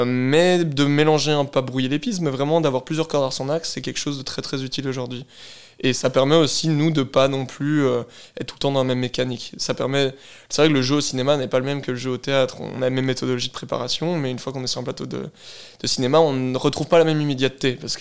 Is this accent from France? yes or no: no; Belgium; C'est vrai que pour les francophones belges, on est très axé sur les productions françaises aussi.